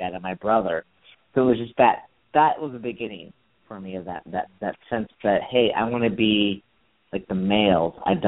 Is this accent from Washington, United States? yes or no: no; Nebraska, United States; We lived in the country. I grew up in Nebraska, and in our backyard we had a swimming pool